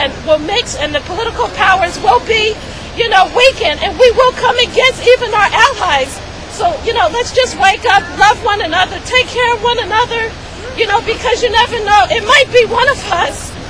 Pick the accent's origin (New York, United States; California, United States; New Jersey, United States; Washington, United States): New York, United States; I'm from New York, and I worked at the World Trade Center.